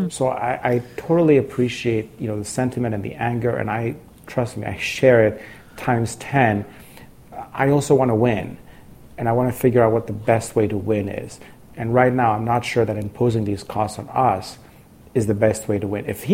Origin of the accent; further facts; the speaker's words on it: Greece; You know, I grew up in Greece. It's not a very long drive to go from Greece to Ukraine.